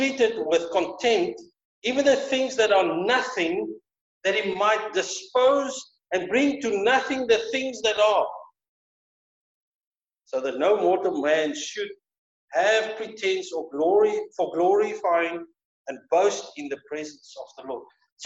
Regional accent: Brixton, Gauteng, South Africa; I was born in Brixton, in a railway dorpie, which was considered, if it's working for the railway, you know, you were nothing.

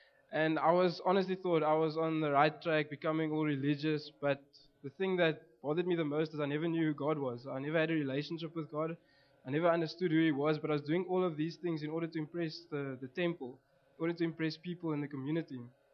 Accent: Port Elizabeth, Eastern Cape, South Africa; moved away as an adult; now in Stellenbosch, South Africa; I come from Port Elizabeth, originally. With my testimony, I grew up in a religious Hindu household. I grew up there till about the age of 18, then moved to Stellenbosch

